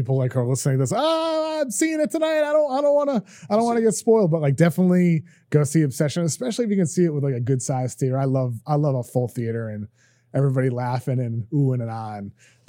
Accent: Boston, Massachusetts, United States; like for me growing up in Boston, going to games when the team sucked and when the team was good, the crowd was always still loud and excited.

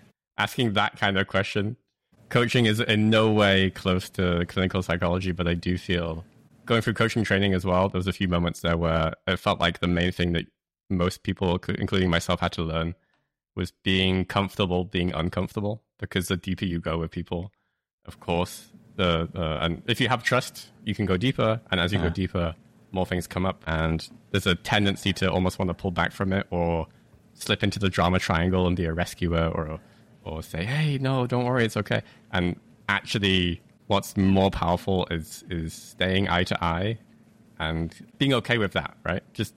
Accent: United Kingdom; I'm British. I have to be.

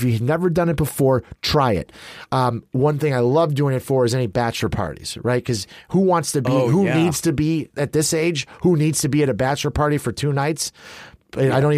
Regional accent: Midwest, United States; I was that kind of kid. Growing up in the Midwest, when you hear the tornado siren, the first reaction for most people is to go into the basement.

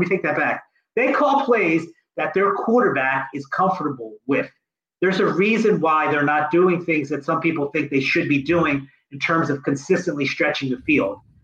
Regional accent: Philadelphia, Pennsylvania, United States; I'm just not impressed, and maybe this is just the native Philadelphia in me. You know, I'm born and raised in Philly.

